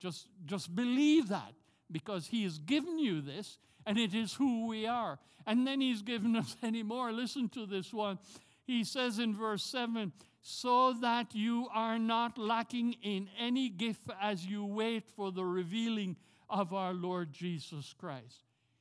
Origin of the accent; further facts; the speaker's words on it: Jamaica; now in Tampa, United States; if you think I have a strange accent, I'm from Jamaica.